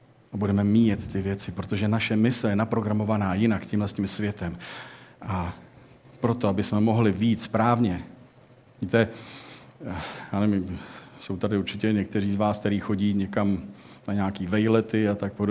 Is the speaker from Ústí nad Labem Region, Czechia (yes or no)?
yes; Děčín, Ústí nad Labem Region, Czechia; já jsem z Děčína původem a ve Hřensku teďko hoří ten les, ten nádherný les, kde jsem lítal